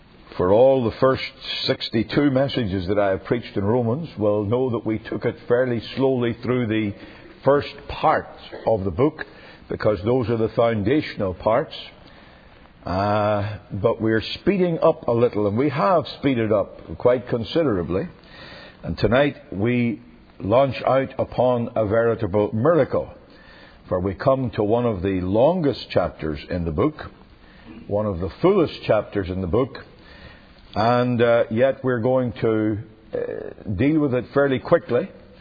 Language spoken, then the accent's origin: English; Northern Ireland, United Kingdom; Where I grew up in Northern Ireland, the only people who had retreats were Roman Catholic priests, nuns, monks, and other such very biblical people.